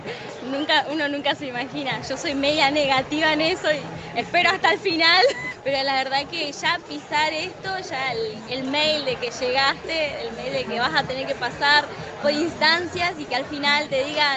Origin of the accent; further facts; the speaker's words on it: Neuquén, Argentina; Soy neuquina